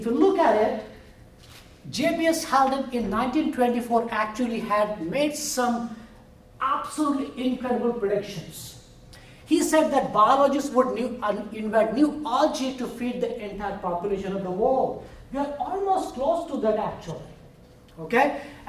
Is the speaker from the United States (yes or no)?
no; India; accent: Indian; English is a second language; I have an exotic Indian accent, as you can tell. I'm trying to speak slow and a little bit with less accent.